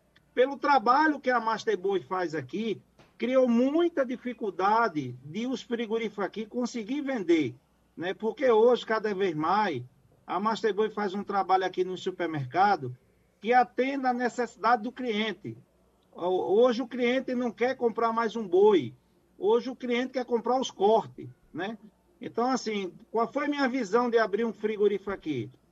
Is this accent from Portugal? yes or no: no; Pernambuco, Brazil; Eu fiz uma indústria frigorífica em Pernambuco, porque sou pernambucano, né?